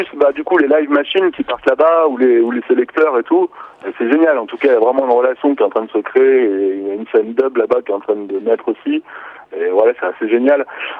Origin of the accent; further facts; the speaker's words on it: Lyon, Auvergne-Rhône-Alpes, France; on est de Lyon